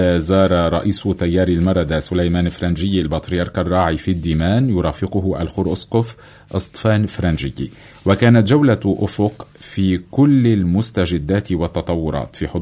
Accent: Lebanon; بيننا كلبنانيين

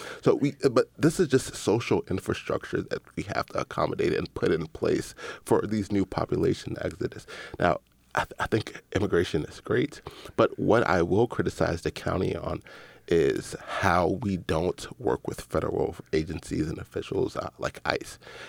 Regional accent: Gaithersburg, Maryland, United States; born there; I consider myself a Cameroonian American. I was born here in Gaithersburg, too, also.

